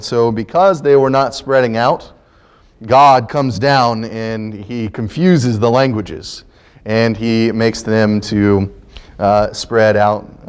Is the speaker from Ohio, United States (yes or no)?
yes; Ohio, United States; I grew up in Ohio, and my grandfather was a director of a school of preaching in West Virginia.